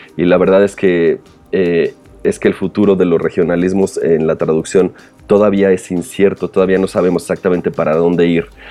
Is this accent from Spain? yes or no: no; Mexico; a nosotros como mexicanos nos podrá salir más o menos natural